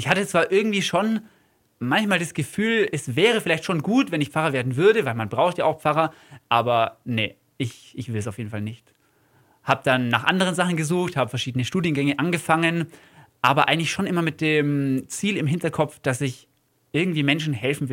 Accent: Türkheim, Bavaria, Germany; Also in Türkheim bin ich aufgewachsen.

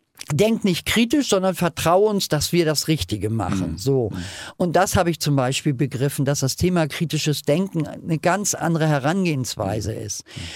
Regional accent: Hamburg, Germany; ich bin Hamburgerin, ich bin Feministin, ich bin Wessi

